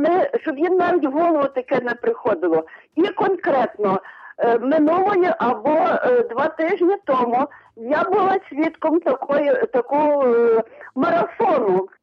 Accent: Lviv, Lviv Oblast, Ukraine; Я Львів'янка

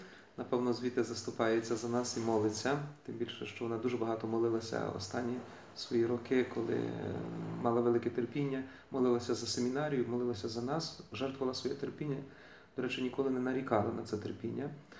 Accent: Murafa, Vinnytsia Oblast, Ukraine; born there; я народився саме в цій сім'ї, саме в цій місцевості, тому що я народився на Мурафі, на Вінниччині, Шаргородського району. Маю батьків римокатоликів, як батько, так і мати є римокатолики.

